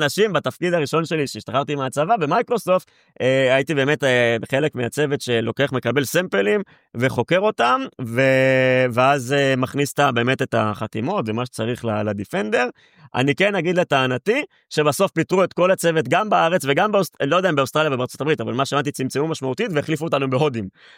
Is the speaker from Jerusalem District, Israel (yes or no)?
no; Rishon LeZion, Central District, Israel; אני בן 30 מראשון לציון